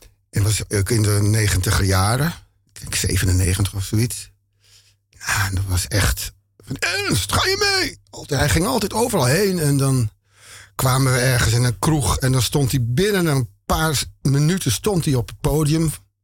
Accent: Amsterdam, North Holland, Netherlands; Ik ben in Amsterdam geboren, getogen, opgegroeid. Alles. Ik ben een Indo. Mijn vader is dus ook Indo. Mijn moeder is ras echt Amsterdamse. Ik had in mijn jeugd geen idee dat ik Indisch was.

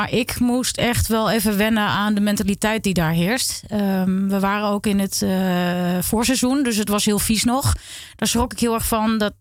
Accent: Enschede, Overijssel, Netherlands; in Enschede, waar ik ben opgegroeid, wat ik net ook al zei, zijn heel weinig Molukkers.

